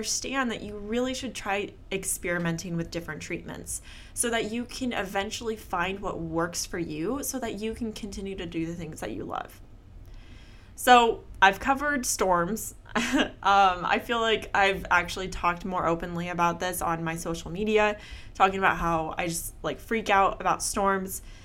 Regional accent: Seattle, Washington, United States; moved away as an adult; I grew up in Seattle, for those of you that didn't know that, and so it rains pretty much year-round there.

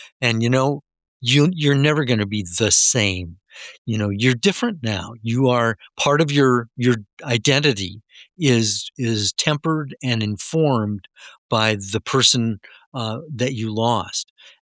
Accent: La Crosse, Wisconsin, United States; I'm from La Crosse, Wisconsin, along the Mississippi River on Wisconsin's west coast.

